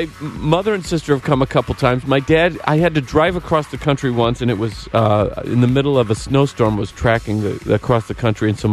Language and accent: English; Idaho, United States; I get this, where are you from? Idaho.